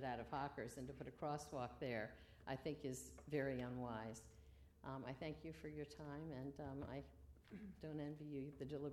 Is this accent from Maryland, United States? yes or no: yes; Maryland, United States; Secondly, I come from Montgomery County, Maryland, where they had fairly sophisticated zoning requirements.